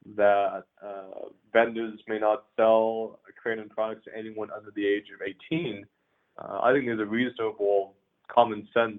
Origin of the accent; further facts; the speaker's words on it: Lawton, Oklahoma, United States; Lawton, we've got about 90,000 people altogether. We do have a military base to our north, Fort Sill. It's my hometown. That's where I was born and raised.